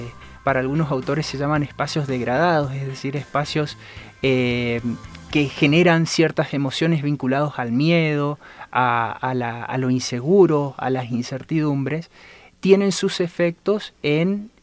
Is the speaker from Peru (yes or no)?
no; Argentina; la investigación fue desarrollada en una ciudad del norte de Argentina. Como verán, soy argentino.